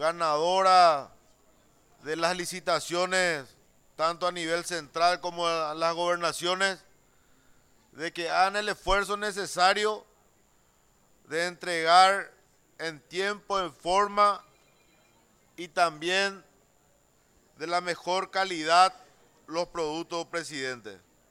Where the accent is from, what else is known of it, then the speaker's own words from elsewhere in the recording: Caazapá, Paraguay; Realmente estoy muy contento como paraguayo, como diputado, como casapeño